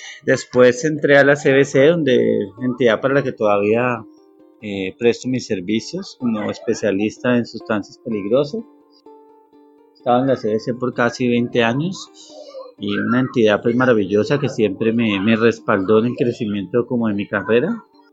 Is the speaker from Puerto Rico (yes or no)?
no; Cali, Valle del Cauca, Colombia; also born or lived in Cartago; tengo 47 años, soy natural de Cartago. Vivo desde los 3 años en Cali.